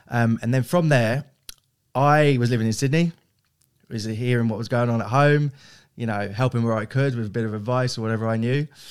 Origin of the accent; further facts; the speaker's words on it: Hastings, South East England, United Kingdom; accent: English; now in Ireland; Yeah, born and bred in Hastings in East Sussex. Dad's Irish, mum's English. And he wanted to come back to Ireland for a better life.